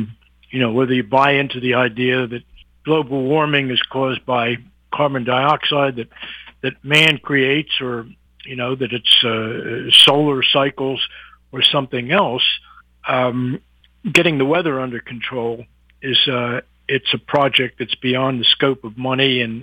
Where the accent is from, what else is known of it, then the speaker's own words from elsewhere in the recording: United States; But Canada seems, at least to this American, it's you guys are wandering around in the woods.